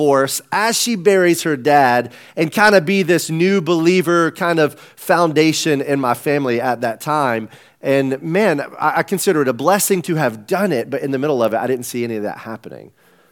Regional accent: the South, United States; I'm from the South. It's super hard for me to say Cornelius.

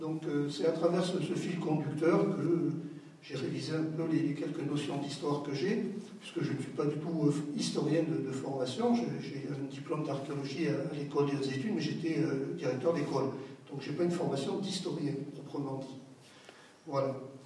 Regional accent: Brive-la-Gaillarde, Nouvelle-Aquitaine, France; Je suis briviste, je suis né à Brive.

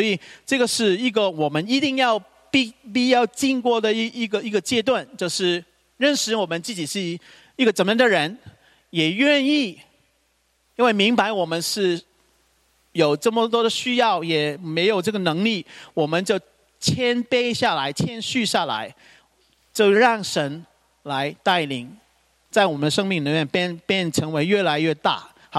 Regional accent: Hong Kong; 因为我是香港人

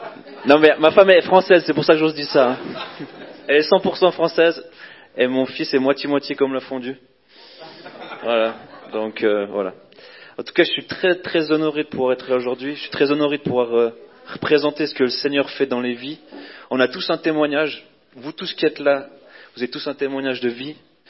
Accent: Fribourg, Switzerland; comme je pense que vous l'avez pu comprendre. J'ai grandi dans la Gruyère.

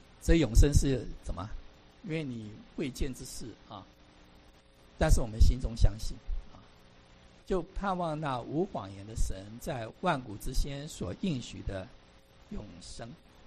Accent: China; 因为我们中国人嘛

